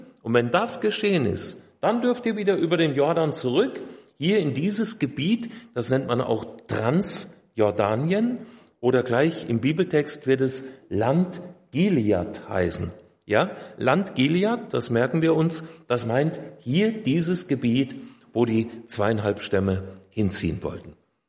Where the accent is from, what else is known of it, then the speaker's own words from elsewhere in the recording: Hünfeld, Hesse, Germany; Ich komme aus dem Landkreis Fulda, aus Hünfeld. Also ich bin vom einen Feld ins andere gefahren, vom Hünfeld ins Coesfeld, ne?